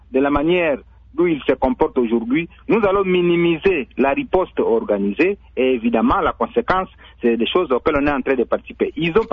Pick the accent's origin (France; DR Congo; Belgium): DR Congo; en tant que Congolais, en tant que patriote